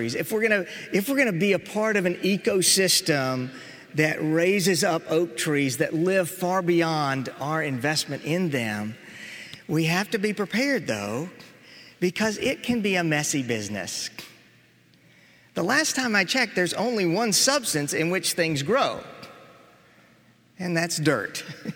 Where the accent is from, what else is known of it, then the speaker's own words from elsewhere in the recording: Waco, Texas, United States; I grew up in Waco, Texas, the home of Baylor University